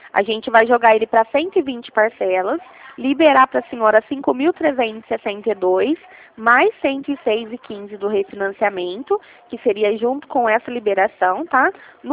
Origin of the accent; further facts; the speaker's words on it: Ribeirão Preto, São Paulo, Brazil; Eu sou daqui de Ribeirão Preto.